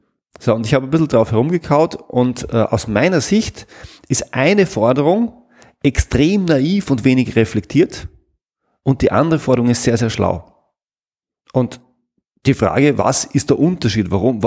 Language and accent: German; Salzburg, Austria; ich komme aus Salzburg